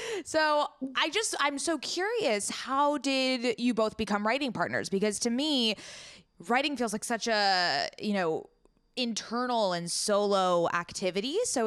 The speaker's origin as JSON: {"language": "English", "town": "San Diego", "region": "California", "country": "United States", "tie": "born or raised there", "said": "I am actually from San Diego, born and raised."}